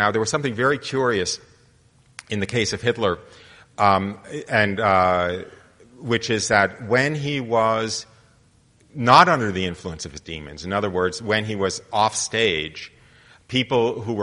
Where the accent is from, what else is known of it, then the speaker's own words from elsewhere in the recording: United States; I know I'm an American.